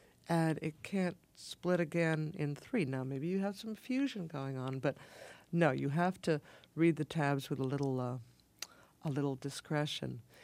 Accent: Philadelphia, Pennsylvania, United States; when I was growing up in the Philadelphia area, you always heard about the museum that had babies in bottles.

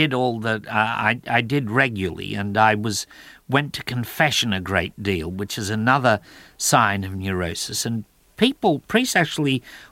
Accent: Australia; going to an all-boy school and then entering an all-boy seminary and then being an Australian

